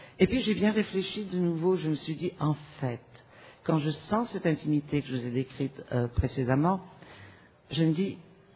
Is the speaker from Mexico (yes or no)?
no; Tunisia; born there; Et je suis née en Tunisie. Et en Tunisie, c'est un protectorat français, c'est pour ça que je parle français.